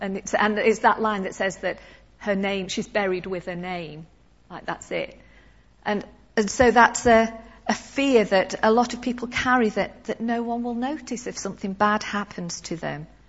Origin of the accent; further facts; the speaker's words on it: Stoke-on-Trent, West Midlands, United Kingdom; No, I'm not from Liverpool. I'm from Stoke-on-Trent. Where's that? It's between Manchester and Birmingham.